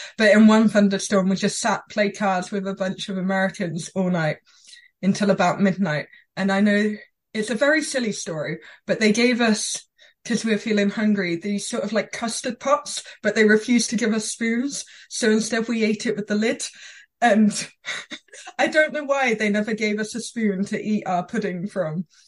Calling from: Adelboden, Bern, Switzerland; I'm dialing in from Adelboden in Switzerland. So it's just the village next to Tannersteg where Kiske is. And we've got our chalet basically down the corner, which is very nice.

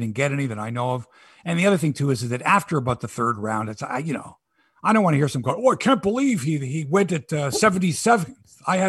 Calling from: Toronto, Ontario, Canada; I'm watching here from Toronto.

